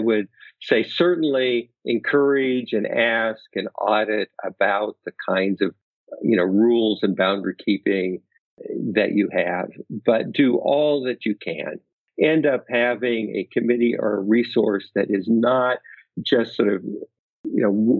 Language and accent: English; Pacific Northwest, United States; now in Naperville, United States; Nothing edible, but I grew up in the Pacific Northwest. In my backyard, I have my avowed plan of seeking to create Oregon in Illinois.